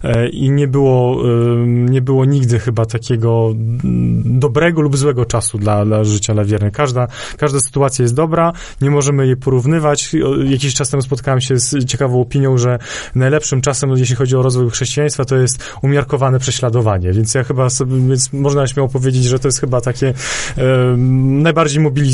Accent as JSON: {"language": "Polish", "region": "Podlaskie Voivodeship", "country": "Poland", "said": "ja jestem z Białostoczyzny"}